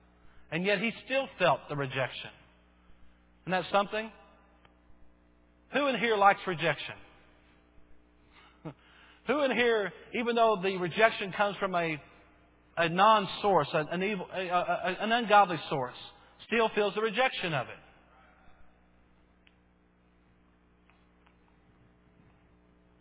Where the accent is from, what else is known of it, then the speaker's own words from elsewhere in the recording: Bowie, United States; And I remember as a kid where we grew up there in Bowie